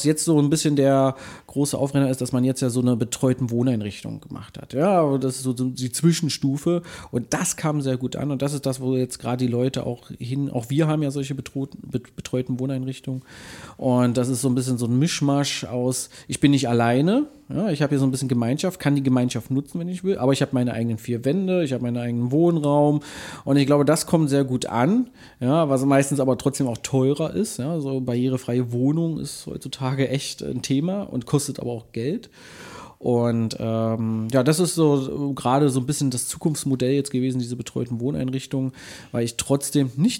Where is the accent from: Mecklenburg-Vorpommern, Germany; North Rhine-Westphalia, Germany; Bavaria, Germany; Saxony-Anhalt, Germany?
Saxony-Anhalt, Germany; Magdeburg; ich bin ja in Magdeburg aufgewachsen, da gab es auch eine Trabrennbahn.